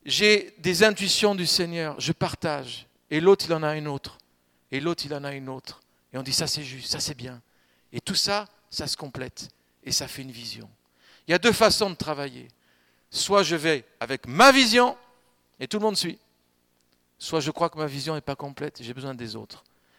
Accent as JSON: {"language": "French", "country": "France", "said": "on discute, on mange et on boit parce qu'on est français."}